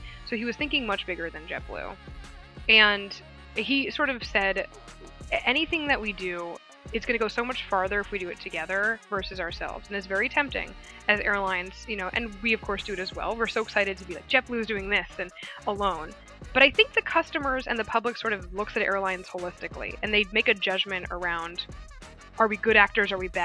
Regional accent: San Diego, California, United States; now in New York City, United States; I'm from San Diego. My lovely parents are still there. I live in New York City, but every time I'm there, I wonder why I left San Diego.

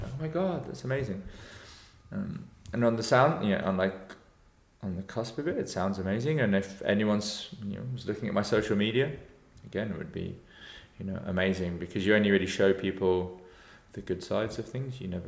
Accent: South West England, United Kingdom; But down in Cornwall, they're the only jobs in the summer. It's a very touristy area

